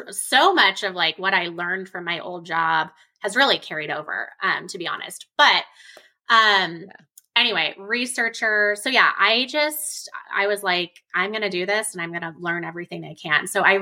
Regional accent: Colorado, United States; I'm from Colorado, so I knew where I was going

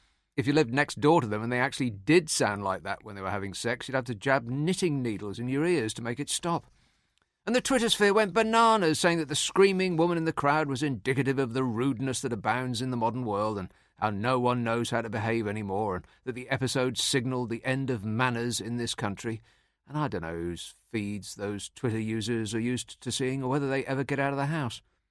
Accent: Scotland, United Kingdom; I grew up in Scotland

